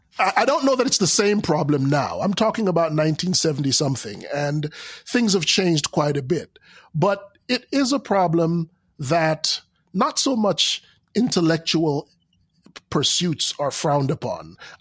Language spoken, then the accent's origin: English; Jamaica; Earlier than that scene, where even though in Jamaica, growing up in Jamaica, books were hard to come by.